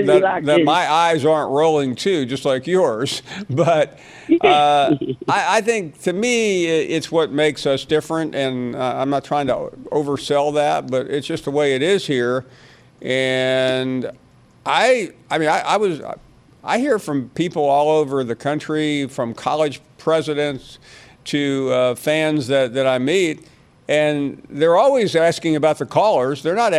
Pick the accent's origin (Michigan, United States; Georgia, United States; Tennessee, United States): Tennessee, United States; Well, Peggy, my mistake or my cross to bear is that I'm not from East Tennessee. I'm from West Tennessee.